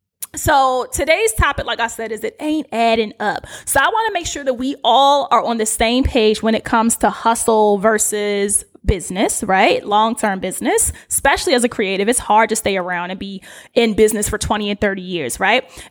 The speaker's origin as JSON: {"language": "English", "town": "Baltimore", "region": "Maryland", "country": "United States", "accent": "Baltimore", "said": "And I'm saying that with all of my Baltimore accent, you do you."}